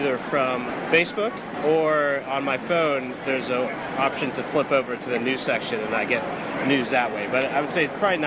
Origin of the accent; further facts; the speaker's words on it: West Virginia, United States; I grew up in West Virginia. I know people who are feeling left behind.